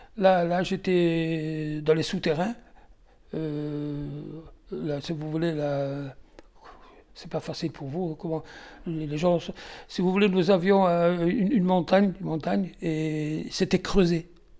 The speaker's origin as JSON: {"language": "French", "town": "Oran", "region": "Oran Province", "country": "Algeria", "tie": "born or raised there", "said": "Moi, je suis né en Algérie en 1940. Moi, je suis né en Algérie, hein. J'étais à Oran, quartier très très populaire."}